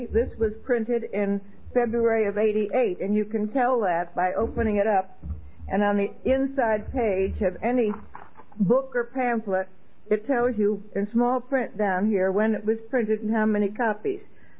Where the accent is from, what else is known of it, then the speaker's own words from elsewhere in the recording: Miami, Florida, United States; But I said, I'm from Miami.